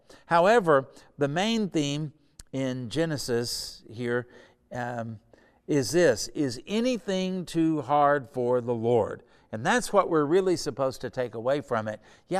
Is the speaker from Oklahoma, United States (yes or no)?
yes; Oklahoma, United States; And we said, we're from Oklahoma.